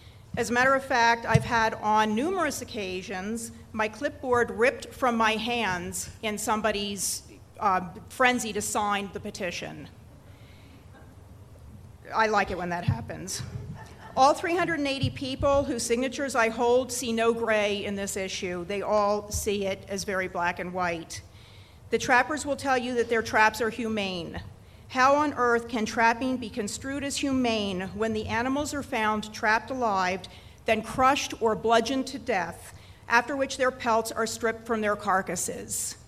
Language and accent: English; Cerritos, New Mexico, United States; I'm from Cerritos, New Mexico.